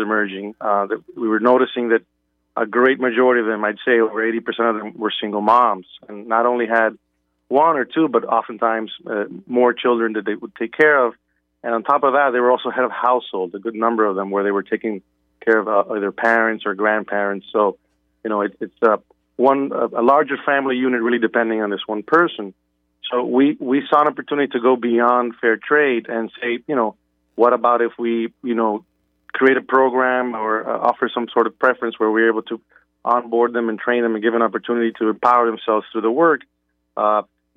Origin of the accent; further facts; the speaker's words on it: Dominican Republic; English is a second language; We're from the Dominican Republic. What do we have here that we can make from scratch and make a product and take over the world?